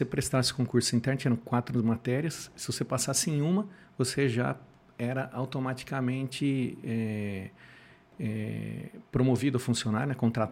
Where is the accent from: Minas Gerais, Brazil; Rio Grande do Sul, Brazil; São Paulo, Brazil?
São Paulo, Brazil; Jaú; Terra do Calçado, interiorzão de São Paulo. Do quase lado... que o centro geométrico do estado de São Paulo.